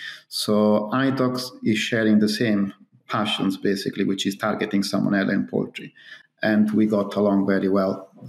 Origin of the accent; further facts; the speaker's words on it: Italy; English is a second language; now in United Kingdom; The only difference is that I'm originally from Italy, and I was not expecting me to move to UK and to be a poultry vet in UK rather than in Italy.